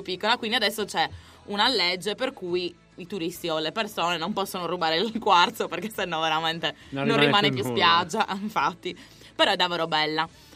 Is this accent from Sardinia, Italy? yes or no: yes; Sardinia, Italy; Benvenuti in Sardegna, finalmente! Benvenuti. Parlo un po' della mia terra, che felicità!